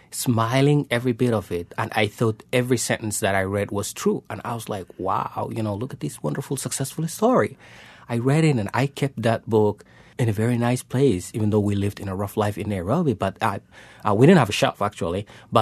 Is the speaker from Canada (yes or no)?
no; Somalia; now in United States; just do something out there as an American, a proud immigrant, a proud Somali, to be able to do something.